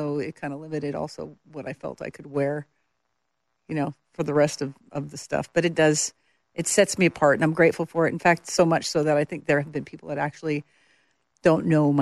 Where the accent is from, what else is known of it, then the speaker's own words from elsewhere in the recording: Alberta, Canada; now in Nashville, United States; It's very ranchy. It's very, you know, I grew up wearing hats, you know, singing around my hometown and stuff.